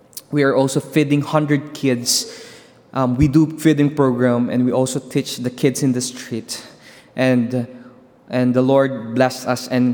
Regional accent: Philippines; I'm with my wife, Joy, and we are a missionary from the Philippines.

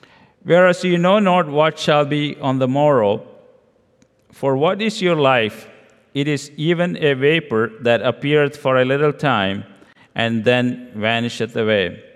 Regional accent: India; accent: Indian; English is a second language; I'm going to go rather slowly so you understand my Indian accent. So we want to make sure that you are following along. I just came back from India.

